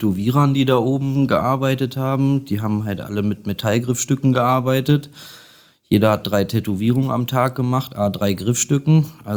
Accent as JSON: {"language": "German", "town": "Göttingen", "region": "Lower Saxony", "country": "Germany", "tie": "born there", "also_born_or_lived": "Kassel"}